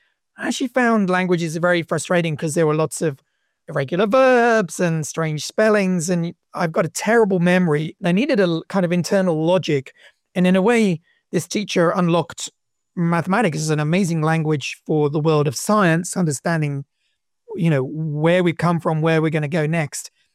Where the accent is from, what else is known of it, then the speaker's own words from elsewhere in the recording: South East England, United Kingdom; I grew up in Oxfordshire, so I was going up to Oxford a lot as a kid at school to do music.